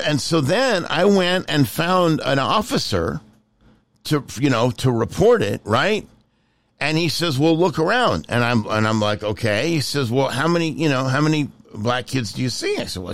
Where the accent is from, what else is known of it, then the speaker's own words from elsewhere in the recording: San Leandro, California, United States; Yeah, I grew up in a little town called San Leandro, which was just across the bay, next to Oakland.